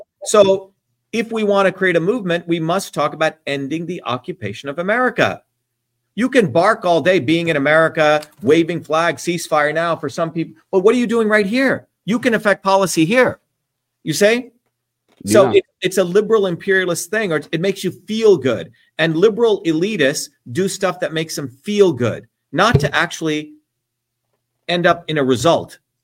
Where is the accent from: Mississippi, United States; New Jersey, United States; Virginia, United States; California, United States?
New Jersey, United States; Newark; also born or lived in Paterson; a low caste Indian growing up in Patterson and Newark, and my friends were poor blacks, poor whites, and poor Hispanics.